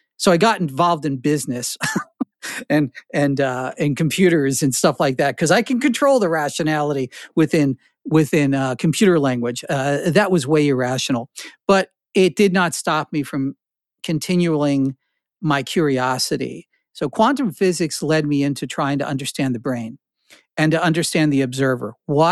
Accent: Carteret, New Jersey, United States; also born or lived in Newark / Flemington; Well, I was born in Newark. I had my young life in Carteret, the armpit of New Jersey. And then I wound up in Flemington. And then from Flemington, I spent a lot of time in Princeton.

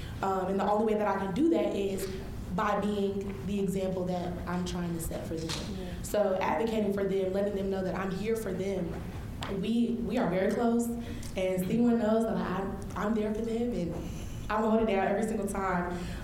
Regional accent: New York, United States; I'm from New York. I'm here, single parent household, shout out my mom.

